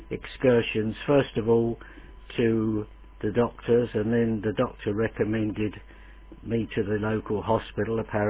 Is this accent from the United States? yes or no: no; London, United Kingdom; born there; I was born in the East End of London in 1923, so I'm getting close to being an octogenarian. I first saw the light of day on the 28th of August, 1923